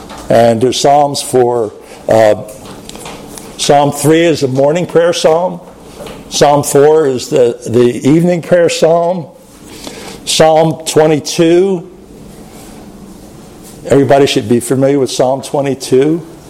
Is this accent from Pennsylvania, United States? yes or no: yes; Philadelphia, Pennsylvania, United States; Come on, who are you kidding? I'm from Philly.